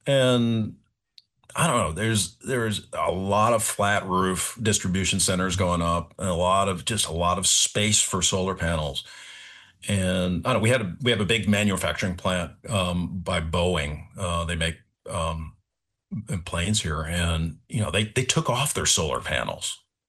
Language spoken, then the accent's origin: English; Minnesota, United States; I'm originally from Minnesota